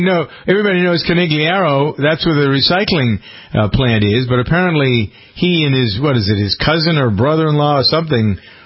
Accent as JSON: {"language": "English", "town": "Framingham", "region": "Massachusetts", "country": "United States", "tie": "born or raised there", "said": "Actually, the story starts in my hometown of Framingham, Massachusetts, with a compounding pharmacy."}